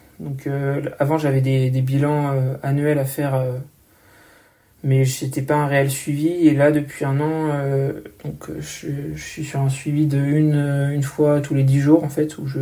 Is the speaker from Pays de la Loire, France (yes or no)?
yes; Nantes, Pays de la Loire, France; pas loin de ma ville d'origine, Nantes. Donc, moi, je suis du Grand Ouest.